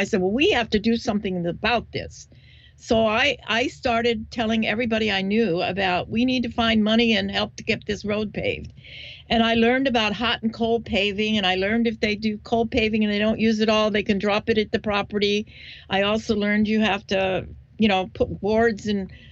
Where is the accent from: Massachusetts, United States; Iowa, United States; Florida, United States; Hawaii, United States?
Hawaii, United States; I'm originally from Hawaii, and I was working at the Hawaiian Village.